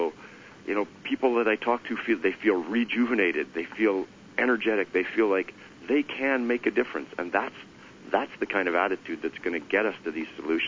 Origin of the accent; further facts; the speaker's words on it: Alberta, Canada; I grew up in Alberta eating a tremendous amount of beef as a child because my uncle had a cattle ranch.